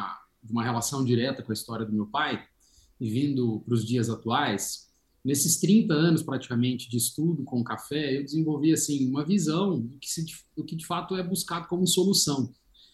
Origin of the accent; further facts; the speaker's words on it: Altinópolis, São Paulo, Brazil; eu sou de Altinópolis, que é uma cidade do interior de São Paulo.